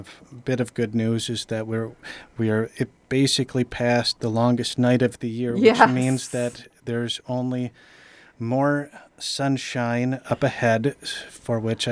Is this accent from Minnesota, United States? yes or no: yes; Stillwater, Minnesota, United States; now in Two Harbors, United States; Well, I grew up in the Stillwater area, graduated there 2001, moved to Two Harbors in 2015